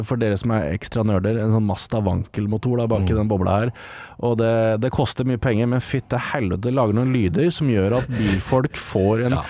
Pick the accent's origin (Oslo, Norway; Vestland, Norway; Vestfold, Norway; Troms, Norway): Vestfold, Norway; Horten; Jeg kommer fra Horten, jeg er 36 år gammel.